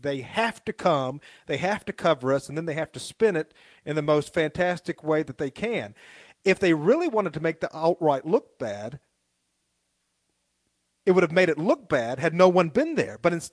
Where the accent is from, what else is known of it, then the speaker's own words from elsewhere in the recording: the South, United States; I just can't understand proper English as he speaks it, so I'm from the South, you know.